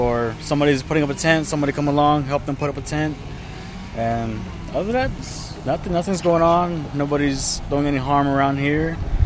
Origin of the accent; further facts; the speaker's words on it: Red Valley, Arizona, United States; I'm from the Navajo Nation, the Four Corners area, Red Valley, Arizona.